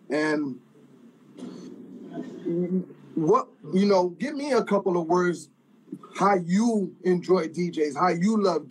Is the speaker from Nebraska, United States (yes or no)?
no; New York, United States; I say this not because I was raised and born in New York, not because I love New York music